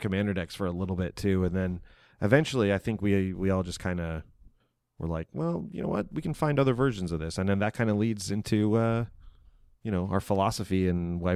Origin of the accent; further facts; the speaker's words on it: Toronto, Ontario, Canada; I am a comedian from Toronto, Canada.